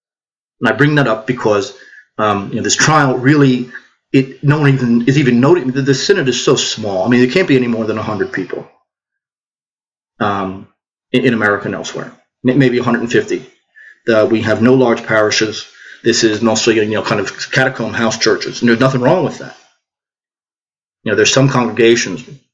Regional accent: New Jersey, United States; I'm from New Jersey. He went to the same high school as my father, the St. Peter's Prep.

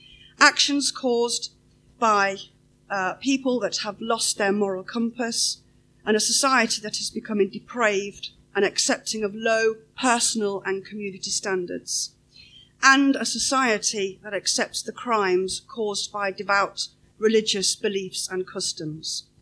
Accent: Leicester, East Midlands, United Kingdom; born there; I was born in Leicester, in England, to an English father and a Danish mother.

